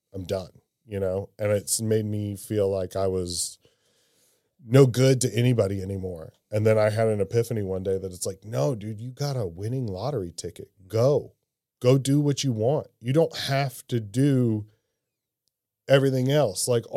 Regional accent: Cape Girardeau, Missouri, United States; and it's a very small town. Cape Girardeau is like 30,000 people or something like that.

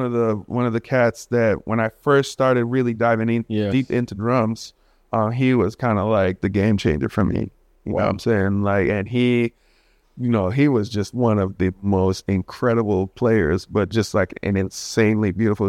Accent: Trinidad & Tobago; Because I was always like, when I was growing up in Trinidad as a really young kid, I was always like, I wanna play Caribbean music only.

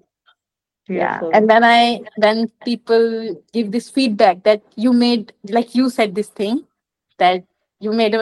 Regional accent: Delhi, India; You should know that I'm from Delhi. I'm a city person. Like, I'm a city rat.

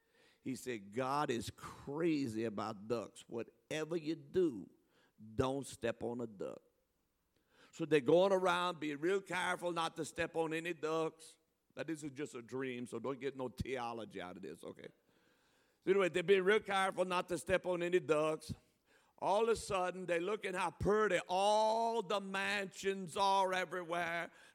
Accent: New Orleans, Louisiana, United States; well, we come from New Orleans. And in South Louisiana, we have people called Cajuns.

